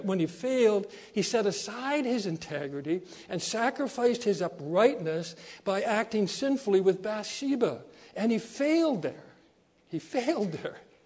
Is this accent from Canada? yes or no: yes; Saskatchewan, Canada; just like you can tell I'm from Saskatchewan, right?